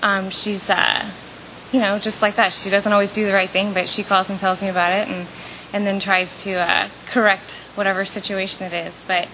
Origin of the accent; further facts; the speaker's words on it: St. Louis, Missouri, United States; born there; I was born in St. Louis, Missouri, to two really fantastic parents